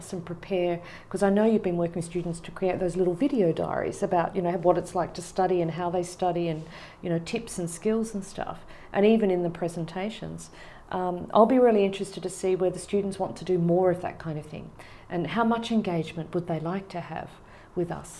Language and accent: English; Melbourne, Victoria, Australia; now in United Kingdom; Well, I'm from Australia, and it's really a bit hard for me to say whereabouts in Australia I'm from because I've moved around a bit, but I would say probably Melbourne's my hometown. And I came to the UK primarily for this job.